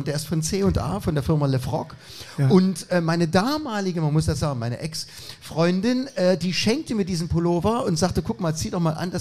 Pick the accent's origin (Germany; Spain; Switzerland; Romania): Germany; East Germany; Ich komme aus Dunkeldeutschland, aus der SBZ.